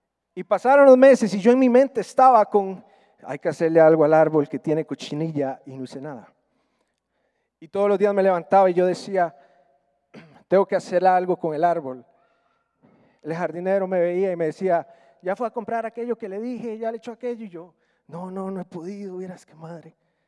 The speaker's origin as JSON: {"language": "Spanish", "region": "San José", "country": "Costa Rica", "tie": "born or raised there", "lives_now": "Cartago, Costa Rica", "said": "Lo sembré el año que nos mudamos acá a Cartago. Yo soy oriundo de San José."}